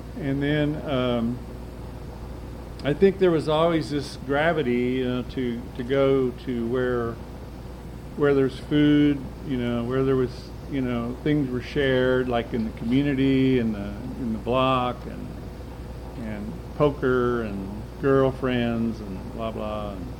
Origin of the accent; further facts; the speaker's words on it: Joplin, Missouri, United States; I was raised in Joplin, Missouri, a Catholic background, and went to parochial schools. And Catholics in Joplin are a minority